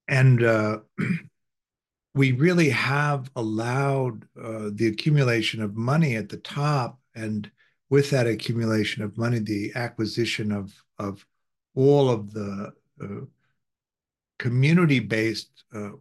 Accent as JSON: {"language": "English", "town": "Evanston", "region": "Illinois", "country": "United States", "tie": "born or raised there", "said": "In the town I grew up in Evanston, Illinois, the school systems, like they often are in the US, are based on property taxes."}